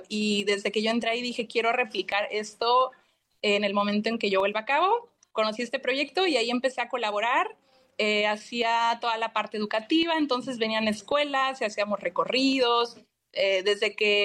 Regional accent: Los Cabos, Baja California Sur, Mexico; Como les decía, yo soy de Los Cabos, pero sabía que no había aún aún mucho de estos temas en Los Cabos.

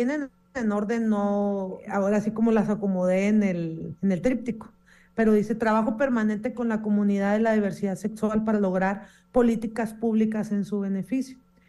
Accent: Los Cabos, Baja California Sur, Mexico; yo soy originaria de Los Cabos, yo aquí nací, aquí crecí, primeramente Dios me permita aquí morir, ¿no? Y aquí quedarme en mi tierra.

